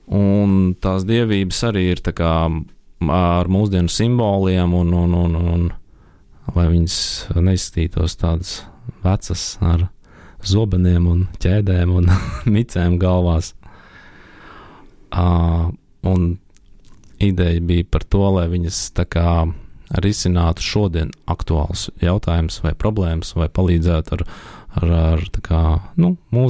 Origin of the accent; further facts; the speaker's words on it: Lielvārde, Ogre Municipality, Latvia; Un pirmā mākslas skola man bija Lielvārdē, jo mēs augām Lielvārdē. Tad mēs pārcēlamies Rīgu